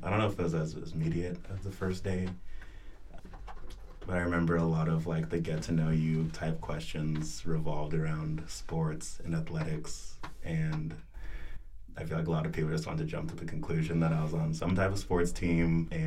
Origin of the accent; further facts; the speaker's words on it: Modesto, California, United States; born there; I'm Ghanaian American. So both my parents were born in Ghana, but I was born in Modesto, California.